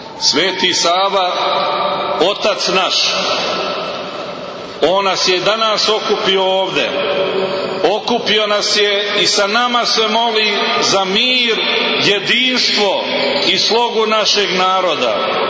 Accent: Serbia

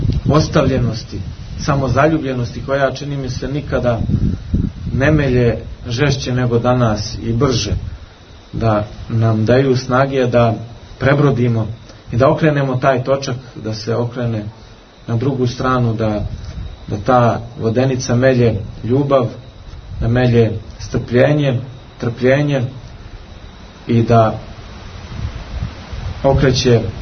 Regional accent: Montenegro; kod nas u Crnoj Gori

